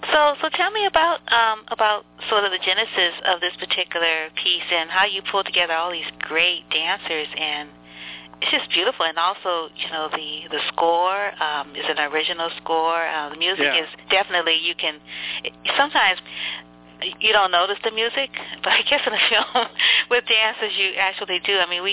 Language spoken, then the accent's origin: English; San Francisco, California, United States; I grew up in San Francisco, so it's just lovely seeing all those spots